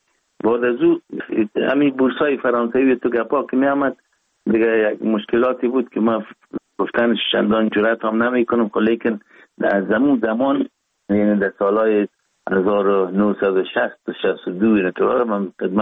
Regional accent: Kabul, Afghanistan; born there; ما 4 دی 1316 در نوابات دی افغانان کابل تولد شدیم

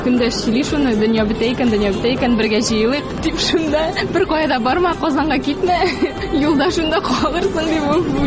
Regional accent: Aznakayevo, Tatarstan, Russia; Мин үзем Азнакай шәһәрендә тудым.

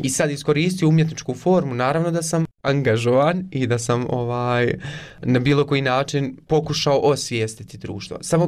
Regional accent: Bosnia & Herzegovina; also born or lived in Eisenach, Germany; ja uvijek kažem iz Bosne i Hercegovine, zato što ja ne znam da se definišem. Moji roditelji su iz Vlasenice. Moja Loza, kako mi otac rekao i objasnio, sve lijepo, je porijeklom iz Zadra. Ja sam rođen u Njemačkoj, u Eisenachu, 97. godine.

